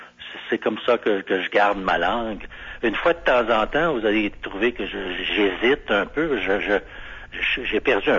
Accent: Montreal, Quebec, Canada; si je dis que je suis de Montréal, les gens disent que ouais, c'est au Canada

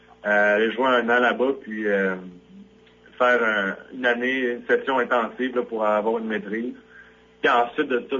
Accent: Canada; Et que, je suis un Canadien, ils sont pas vraiment au courant du côté francophone du Canada

